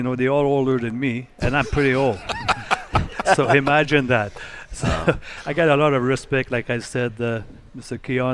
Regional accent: Drummondville, Quebec, Canada; I come from Drummondville, and those days the TV was just coming on.

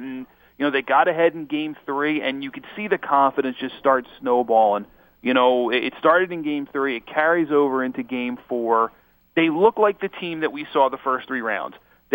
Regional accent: Philadelphia, Pennsylvania, United States; I have a little bit of a flinch a little bit because I grew up in Philadelphia. The first hockey teams I really followed were those mid-80s Flyers.

